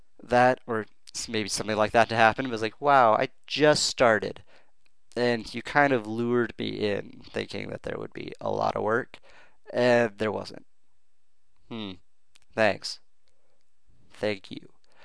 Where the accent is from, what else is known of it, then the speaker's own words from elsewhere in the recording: Pacific Northwest, United States; I'm from the Pacific Northwest, and it doesn't really help to stimulate our economy